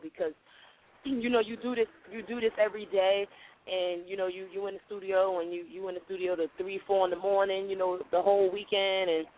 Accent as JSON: {"language": "English", "town": "Newark", "region": "New Jersey", "country": "United States", "said": "and then I'm from Brick City"}